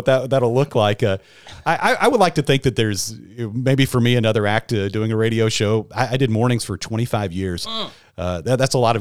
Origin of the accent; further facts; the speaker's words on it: Bowling Green, Kentucky, United States; I grew up in Kentucky. I grew up in Bowling Green. I went to Western Kentucky.